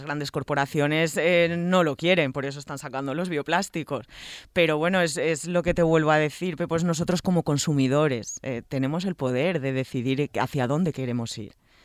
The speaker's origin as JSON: {"language": "Spanish", "region": "Balearic Islands", "country": "Spain", "said": "porque independientemente de que todos somos baleares, cada isla tiene su propia..."}